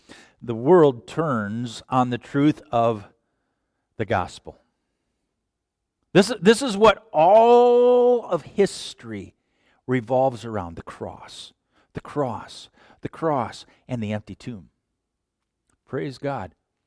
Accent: Owatonna, Minnesota, United States; I did not grow up in New York City. I grew up in Owatonna, Minnesota. 20,000 people, right?

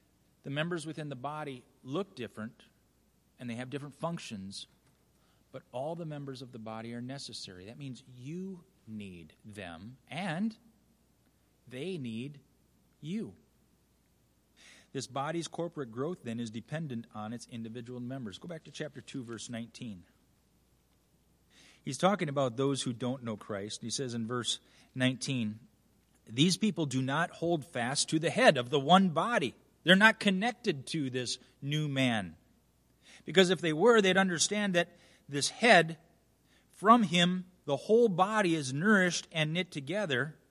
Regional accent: Minnesota, United States; I grew up in Minnesota. And the one people group that I did not enjoy at all was this group called Pennsylvanians.

